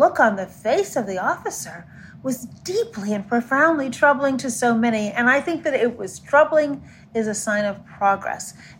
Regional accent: Chicago, Illinois, United States; the mayors from San Francisco, Minneapolis, Chicago, my hometown, D.C., Atlanta, and New York, and Los Angeles.

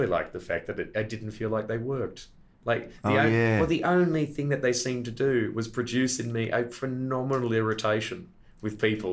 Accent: Australia; because I was a visitor from Australia, so the idea of free Wi-Fi, what a boom, what a novelty.

